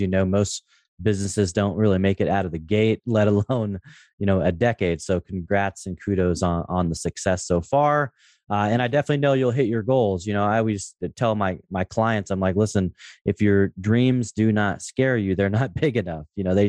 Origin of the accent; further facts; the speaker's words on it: Portland, Oregon, United States; growing up in Portland, being a big trailblazer fan